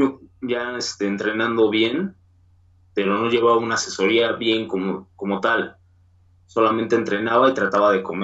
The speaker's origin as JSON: {"language": "Spanish", "region": "Mexico City", "country": "Mexico", "said": "De aquí, del DF."}